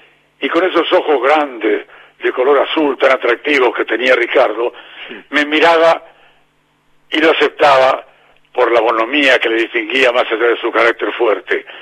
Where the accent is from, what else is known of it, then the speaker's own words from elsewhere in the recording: Mar del Plata, Buenos Aires Province, Argentina; ¿de dónde sos? De Mar del Plata